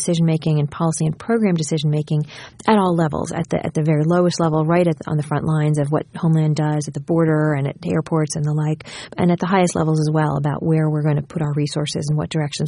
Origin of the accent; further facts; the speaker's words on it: New York, United States; moved away as an adult; I'm from New York. I had just moved down a couple weeks before 9/11